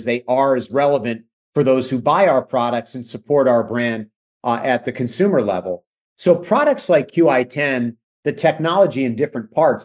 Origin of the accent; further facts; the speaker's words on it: Connecticut, United States; You know, I had a chance when I was a kid growing up in Central Connecticut at the Greater Hartford Open